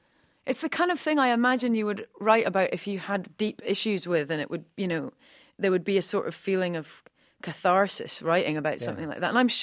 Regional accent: Edinburgh, Scotland, United Kingdom; born there; I was adopted I was born in Edinburgh and adopted when I was about 2 weeks old.

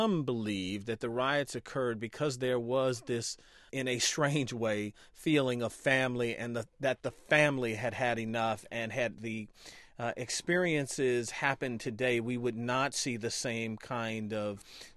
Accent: Detroit, Michigan, United States; But I grew up in Detroit, and I can remember the riots that occurred there.

